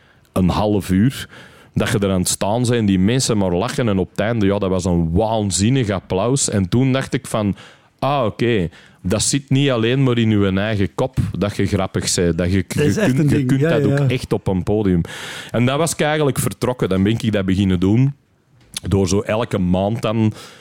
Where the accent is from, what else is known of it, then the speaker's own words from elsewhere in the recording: Antwerp, Flanders, Belgium; born there; ik heb een Engelse vader en Limburgse moeder. Ik ben geboren in Antwerpen.